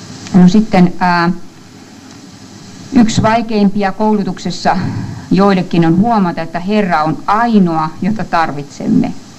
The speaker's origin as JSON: {"language": "Finnish", "country": "Australia", "lives_now": "Finland", "said": "Ainakin meillä Australiassa, mä en tiedä miten täällä Suomessa suhtaudutaan asiaan"}